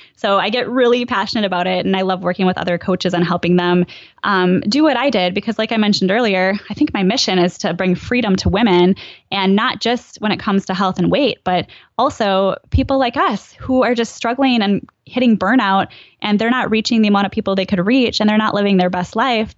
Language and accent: English; Midwest, United States; I mean, I grew up in the Midwest. We bought everything with coupons.